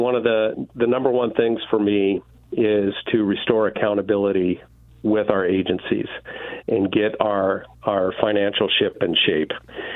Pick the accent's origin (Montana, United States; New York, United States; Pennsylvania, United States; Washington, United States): Montana, United States; moved away as an adult; And we moved to Oregon after college. I grew up in Montana on a cattle ranch. But we moved to Oregon